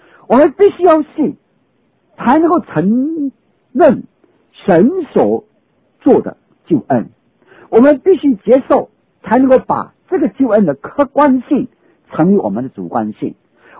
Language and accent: Chinese; China; 我们中国人的信这个字也有几个不同的意义